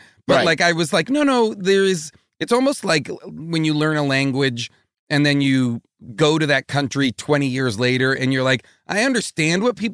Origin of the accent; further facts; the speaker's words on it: Massachusetts, United States; I grew up in New England. I grew up like suburban Boston. And my whole family lives in Boston.